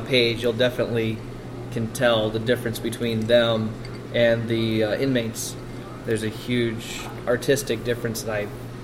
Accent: Kalamazoo, Michigan, United States; I'm from Kalamazoo.

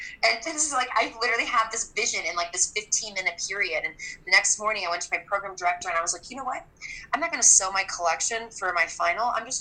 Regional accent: Kansas City, Missouri, United States; I'm from Kansas City, lower middle class.

